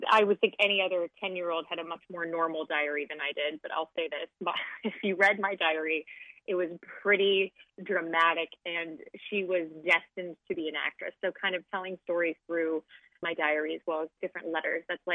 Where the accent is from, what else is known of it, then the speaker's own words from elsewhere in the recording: California, United States; moved away as an adult; also born or lived in Cincinnati; when I moved from California right after high school, I went to Cincinnati